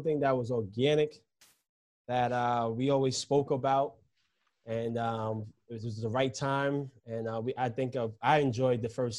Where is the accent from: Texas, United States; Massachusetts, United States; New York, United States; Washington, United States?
New York, United States; New York City; I'm from New York City. I have no problem having an argument as long as it's respectful, right?